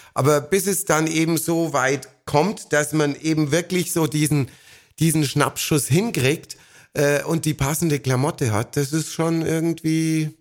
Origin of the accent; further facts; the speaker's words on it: Munich, Bavaria, Germany; Ich bin ja ein Münchner